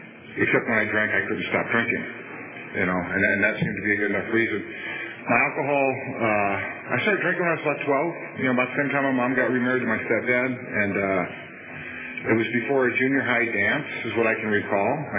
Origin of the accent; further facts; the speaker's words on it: Cupertino, California, United States; also born or lived in San Francisco, United States; I was born in San Francisco in the early 60s. We quickly moved to a little town called Cupertino, in which I lived in for the next 18 years.